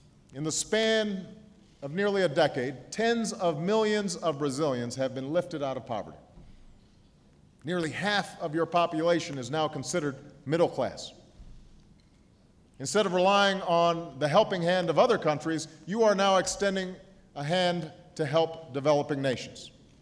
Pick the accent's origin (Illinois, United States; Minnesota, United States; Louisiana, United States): Illinois, United States; Chicago; I'm still a little hurt about the Olympics coming here instead of my hometown in Chicago.